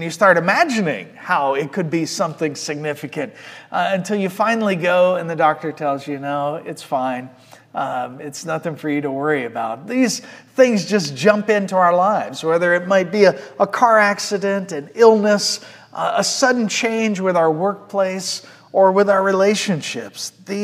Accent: Georgia, United States; I grew up in Georgia, living right on a river.

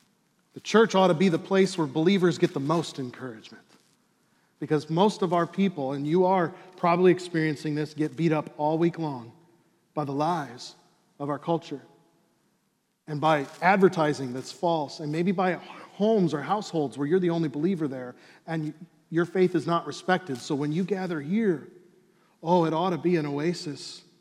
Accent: Chicago, Illinois, United States; I grew up in Chicago during the heyday of the Chicago Bulls.

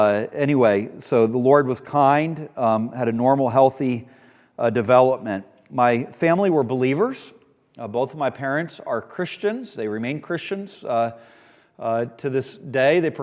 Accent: Webster, Texas, United States; born there; But I was born there in Webster, Texas.

